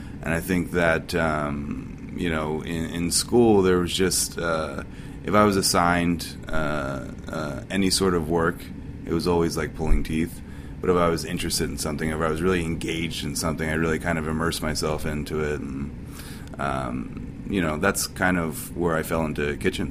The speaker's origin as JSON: {"language": "English", "region": "New Jersey", "country": "United States", "said": "Yeah, South Jersey. Like 30 minutes south of Philly."}